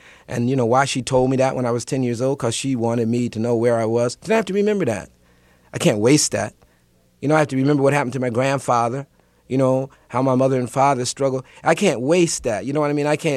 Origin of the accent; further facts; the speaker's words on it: Newark, New Jersey, United States; also born or lived in New York; Yeah, I mean, I was born in Newark. I left, you know, like you said, to go away to college. But I came back to Newark because I knew that that was where I began